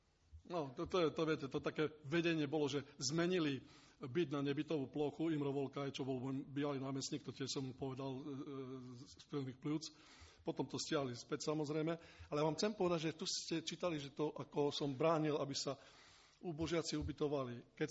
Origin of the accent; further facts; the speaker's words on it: Košice, Košice Region, Slovakia; no proste som Košičan, nikto nie je doma prorokom.